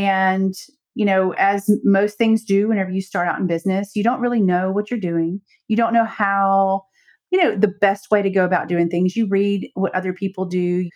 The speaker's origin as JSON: {"language": "English", "region": "Mississippi", "country": "United States", "tie": "born or raised there", "also_born_or_lived": "Alabama", "said": "I was born and raised in the South. I'm from Mississippi, and I have three children."}